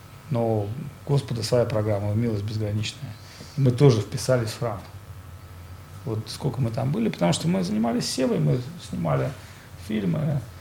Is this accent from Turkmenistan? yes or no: no; Russia; Я спросил, откуда вы, из России? Я сказал, из России.